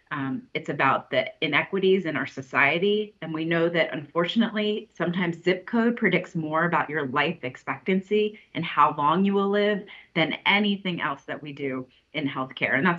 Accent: Delaware, United States; Oh, I grew up in Delaware and I definitely know, in third grade civics, you're learning about the DuPont family, you're learning about their influence in the state

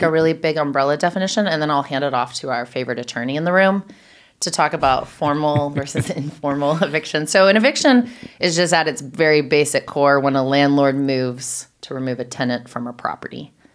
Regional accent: Texas, United States; now in Chattanooga, United States; I'm originally from Texas. I went to Rhodes in Memphis, so I've spent some time in Tennessee. I am a Chattanoogan for 5 years now

